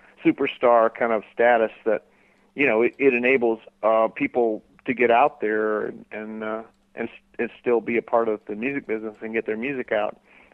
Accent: Florida, United States; It took about my childhood growing up in Florida, and about what it was like, what it feels like to be, you know, in the rain and all that down there.

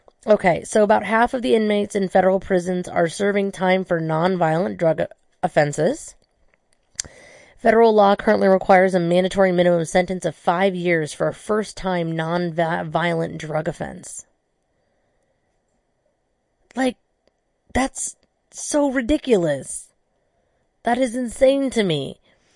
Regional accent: California, United States; I'm from California originally

